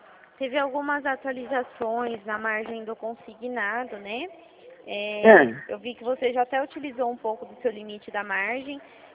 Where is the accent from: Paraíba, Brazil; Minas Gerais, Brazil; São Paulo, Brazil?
São Paulo, Brazil; Dracena; Eu sou aqui de Dracena.